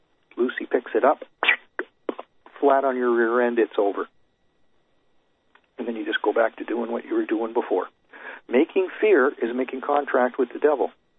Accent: Canada; Till the next time … from Canada.

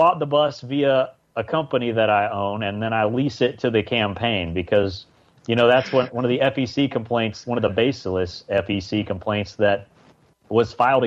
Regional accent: Florida, United States; You know, I grew up in North Florida, like you said, and it's more cows than people in much of North Florida. It's not all beaches and palm trees up there.

